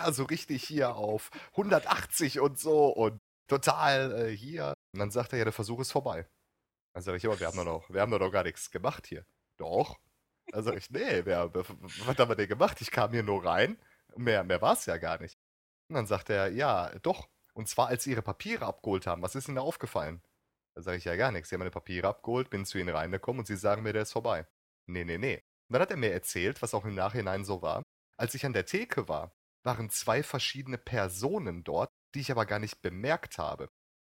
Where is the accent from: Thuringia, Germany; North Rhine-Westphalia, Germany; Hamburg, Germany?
North Rhine-Westphalia, Germany; bei uns im Ruhrgebiet sagt man eins. Ja, bei uns sagt man